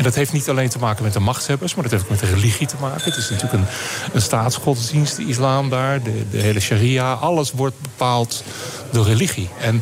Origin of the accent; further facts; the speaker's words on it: Netherlands; now in Paris, France; Ik wilde weg van alles. Dus ik ben ook weg uit Nederland inmiddels.